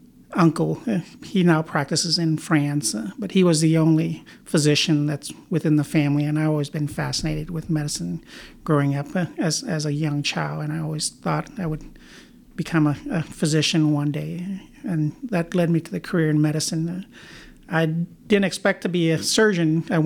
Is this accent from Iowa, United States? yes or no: yes; Des Moines, Iowa, United States; also born or lived in Carlisle; I grew up in the Des Moines area, originally in a small town called Carlisle, Iowa, just a little bit south of Des Moines. But then we moved to Des Moines, where I went to junior high and high school